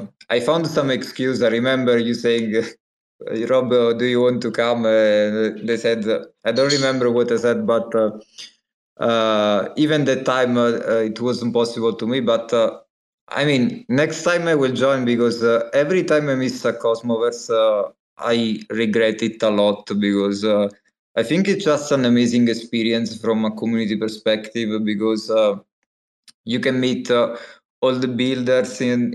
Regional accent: Italy; it's quite close to me, which is I'm from Italy, so it's not very far away.

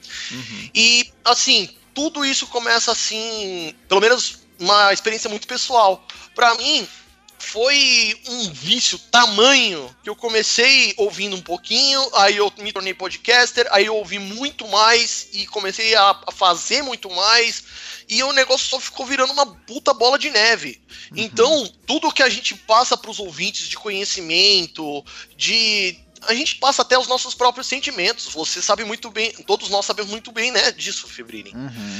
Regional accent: Taboão da Serra, São Paulo, Brazil; eu sou do Taboão da Serra, cara

